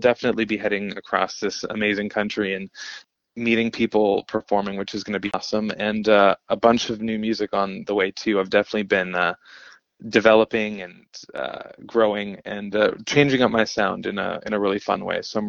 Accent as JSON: {"language": "English", "town": "Vancouver", "region": "British Columbia", "country": "Canada", "tie": "born or raised there", "said": "a show that I have coming up in Vancouver, which is my hometown"}